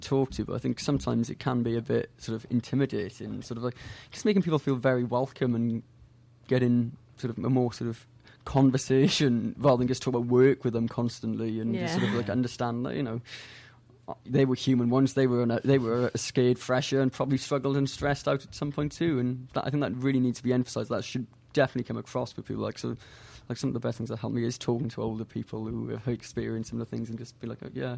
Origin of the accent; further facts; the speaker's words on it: Wales, United Kingdom; like I'm from South Wales originally, like is everyone in the small town, like everyone says hello to each other.